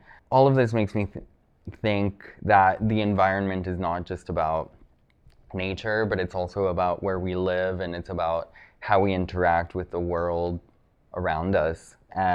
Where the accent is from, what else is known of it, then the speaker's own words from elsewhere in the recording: Mexico City, Mexico; also born or lived in Santa Barbara, United States; I grew up in Mexico City, which is a very smoggy city with lots of traffic